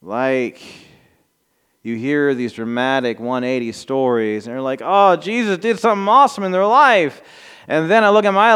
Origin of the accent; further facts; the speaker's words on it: Anderson, Indiana, United States; I grew up in Anderson, Indiana. My home church is Anderson First UMC.